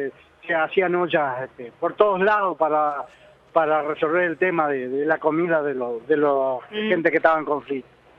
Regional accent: Cardal, Florida, Uruguay; yo soy de Cardal, departamento de Florida.

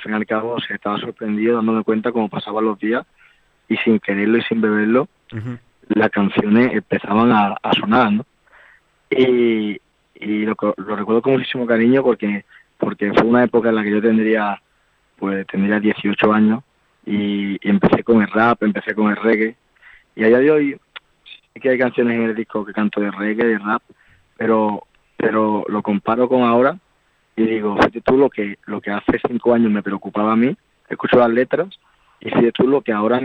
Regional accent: Seville, Andalusia, Spain; Voy a ir a mi tierra, a Sevilla

